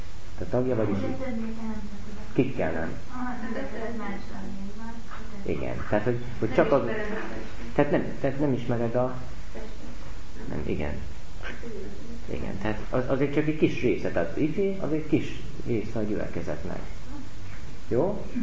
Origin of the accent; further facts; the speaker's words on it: Pest, Hungary; Ez a tápiós őrsi, én innen származom